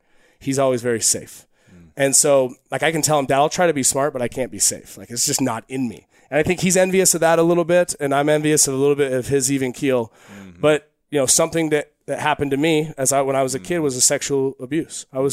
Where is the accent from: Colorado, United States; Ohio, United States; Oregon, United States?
Oregon, United States; Eugene; I grew up in Eugene, Oregon.